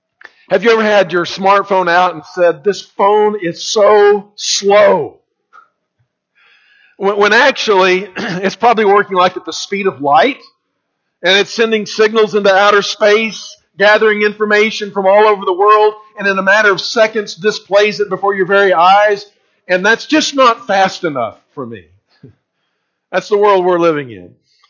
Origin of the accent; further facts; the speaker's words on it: Texas, United States; I grew up in the Texas Panhandle